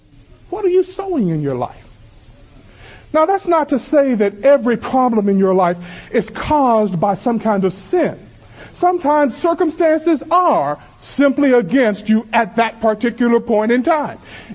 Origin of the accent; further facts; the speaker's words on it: the South, United States; I'm from the South.